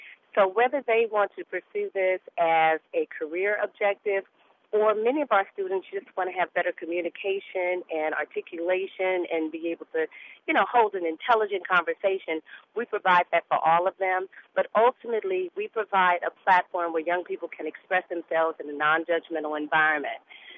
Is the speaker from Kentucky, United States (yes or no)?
no; Los Angeles, California, United States; I grew up in South Central Los Angeles, so it kept my mind focused.